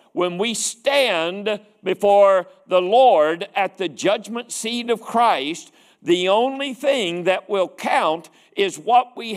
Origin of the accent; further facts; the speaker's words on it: Charleston, United States; also born or lived in Joliet; But so I'd been to Atlanta, and then I grew up there in Charleston. Charleston's not a big city, but I'd never really been anywhere. And then when we moved out to Joliet